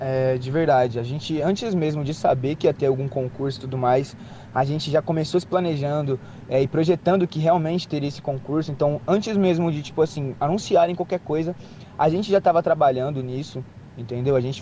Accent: São Paulo, Brazil; born there; now in Ribeirão Preto, Brazil; Seguinte, eu sou um artista, né, regional aqui, de Ribeirão Preto mesmo. Não nasci aqui, nasci em São Paulo, porém moro aqui já faz uns 10 anos.

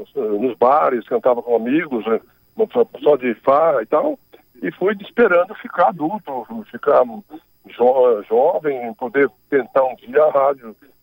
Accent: São Joaquim da Barra, São Paulo, Brazil; E aí inaugurou-se uma rádio em São Joaquim da Barra, que é minha terra, isso eu tinha uns 10, 11 anos, mais ou menos

